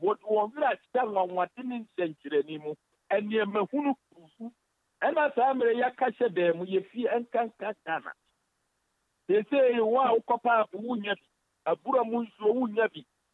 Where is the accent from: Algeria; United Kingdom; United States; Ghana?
Ghana; There are many, especially most of us, I know we are from Africa or Ghana.